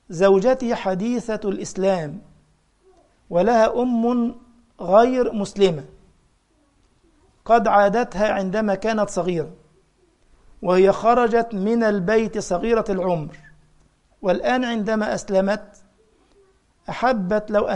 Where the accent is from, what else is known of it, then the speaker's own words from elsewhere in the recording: Egypt; لا إحنا عندنا في مصر اللبن والحليب سيان